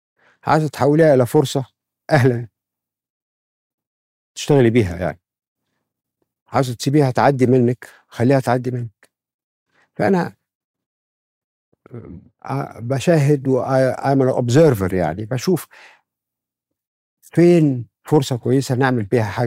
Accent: Sanhut, Sharqia Governorate, Egypt; عامل مدارس في سنهوت في قريتي مجانيه

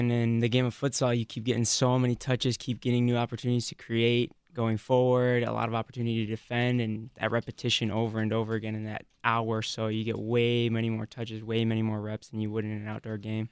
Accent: Michigan, United States; Michigan area.

